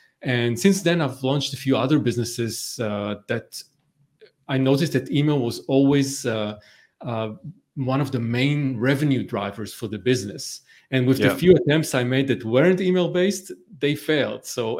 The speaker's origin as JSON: {"language": "English", "town": "Tel Aviv", "region": "Tel Aviv District", "country": "Israel", "tie": "born or raised there", "moved": "as an adult", "said": "So I grew up in Tel Aviv, Israel, aka the startup nation."}